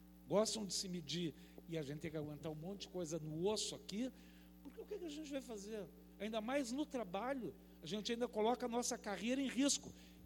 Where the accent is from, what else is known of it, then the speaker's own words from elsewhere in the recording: Rio Grande, Rio Grande do Sul, Brazil; eu sou de Rio Grande, fiz a minha carreira do magistério em Rio Grande, eu tive 7 anos em cargos eletivos nos conselhos do Estado, e estou há 5 anos aqui em Bujuru.